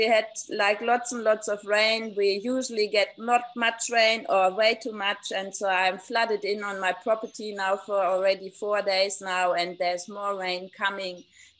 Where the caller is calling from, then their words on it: Australia; Hello, everybody. I'm joining you from Australia, and very happy to be joining in even a week late, but very grateful that I can.